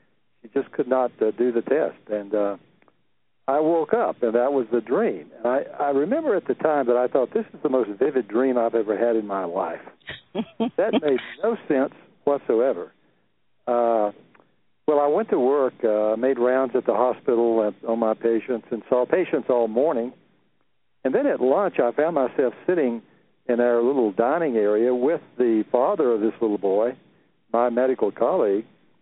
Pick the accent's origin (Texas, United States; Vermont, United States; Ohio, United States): Texas, United States; I grew up on a cotton farm in the middle of central Texas. It was out in the country in the middle of nowhere. It was a poverty-stricken area.